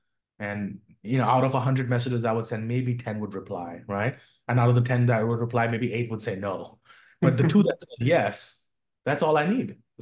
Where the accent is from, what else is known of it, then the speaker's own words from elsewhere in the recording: India; moved away as an adult; now in New York City, United States; Like, I came from India.